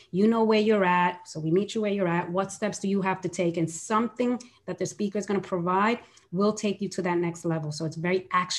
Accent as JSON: {"language": "English", "region": "New York", "country": "United States", "said": "I'm a New Yorker, what can I say?"}